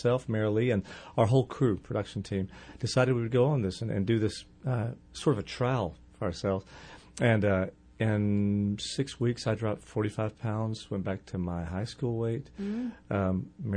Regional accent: Alabama, United States; I grew up in Alabama eating, you know, meat all three meals.

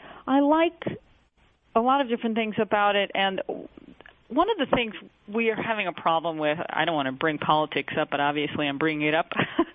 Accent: Huntington, New York, United States; I grew up on Long Island near Huntington, where Walt Whitman was born.

